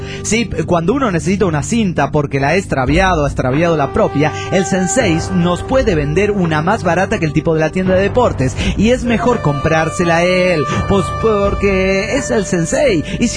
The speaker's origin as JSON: {"language": "Spanish", "town": "Cuernavaca", "region": "Morelos", "country": "Mexico", "said": "de Cuernavaca, Morelos, México."}